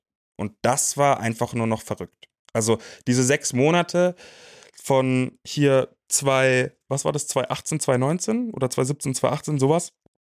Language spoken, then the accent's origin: German; Munich, Bavaria, Germany; moved away as an adult; Ich bin von München, wo ich groß geworden bin, nach Düsseldorf gezogen